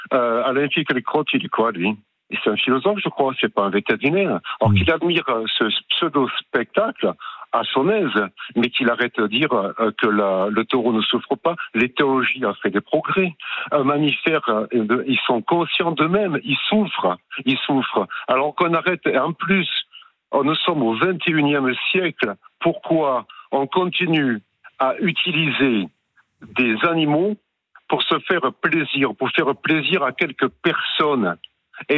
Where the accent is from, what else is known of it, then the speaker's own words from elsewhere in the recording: Nîmes, Occitanie, France; je suis né à Nîmes, je suis à l'école à Nîmes, j'habite encore à Nîmes